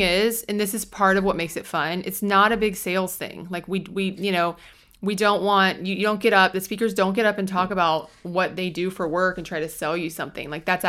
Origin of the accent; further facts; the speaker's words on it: Jacksonville, Florida, United States; in Northeast Florida. I'm from Jacksonville. I love Jacksonville.